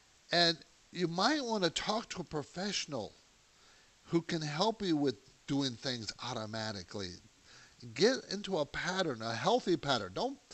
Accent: West Coast, United States; I grew up here in the West Coast, but I got out of college. First job was in New York City. What a cultural shock for me.

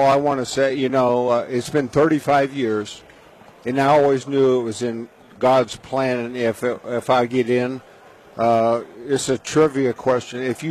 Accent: Ohio, United States; I was from Northeast Ohio and went to a small county school. We didn't even have football till I was in ninth grade.

